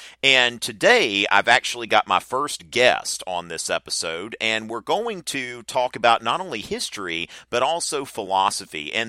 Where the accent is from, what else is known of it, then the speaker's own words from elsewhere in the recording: the South, United States; as of course I grew up in the South in the 1980s, 1990s.